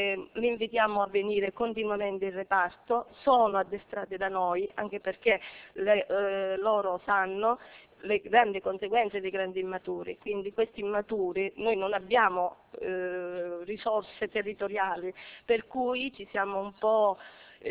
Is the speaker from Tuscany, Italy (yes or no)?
no; Cosenza, Calabria, Italy; anche se siamo da Cosenza